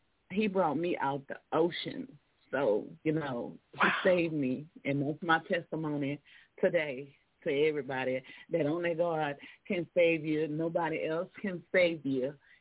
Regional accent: Houston, Texas, United States; I can tell you that's, I'm from Houston. Well, from in Houston.

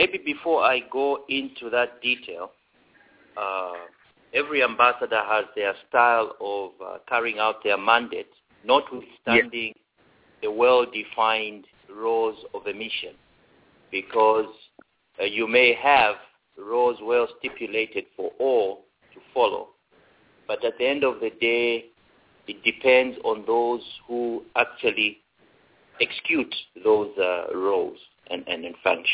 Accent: Lusaka, Lusaka Province, Zambia; born there; I was born in Lusaka in 1970, to be precise, 21st February.

